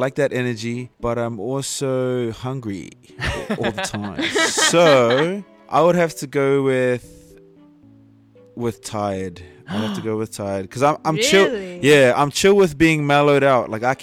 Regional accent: Cairns, Queensland, Australia; I am from Australia, Cairns, Queensland, a beautiful little city up north.

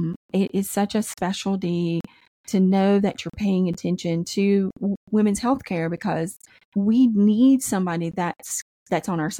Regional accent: Louisiana, United States; And I'm from the South and sometimes we're not the smartest people in the world. Please don't hate me on that. But I'm from

